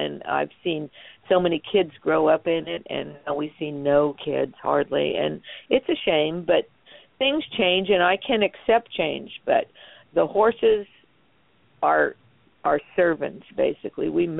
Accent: New York City, New York, United States; I mean, I'm originally from New York and the city part, so it's just something that it is you.

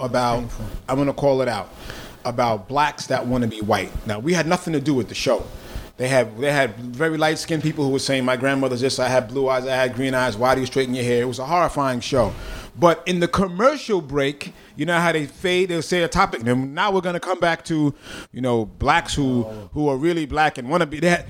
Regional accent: Bronx, New York, United States; Growing up in the Bronx, especially in the whole hip hop vibe about scratching, DJs wanted to find loops.

